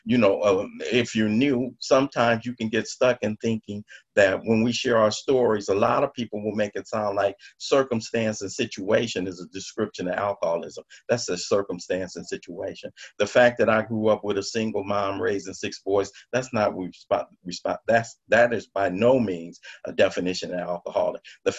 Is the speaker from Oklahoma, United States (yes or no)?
no; Los Angeles, California, United States; Grew up in South Central Los Angeles. You know, I grew up in Watts in the 60s. welfare mom, five brothers, raising six boys by herself.